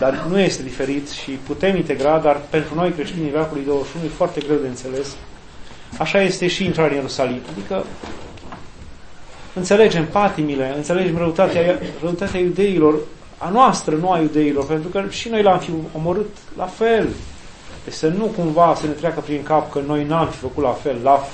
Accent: Romania; eram mult mai scandalizați și eram mult mai duri și noi ca români și orice alt neam

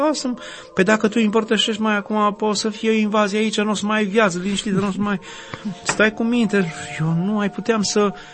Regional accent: Romania; numai faptul că suntem români și ne ciocnim de toată problematica aceasta

